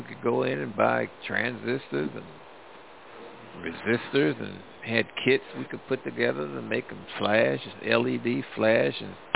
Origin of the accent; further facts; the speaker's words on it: St. Louis, Missouri, United States; now in Louisiana, United States; No, I'm from St. Louis. I've been here in Louisiana when my grandson started at LSU.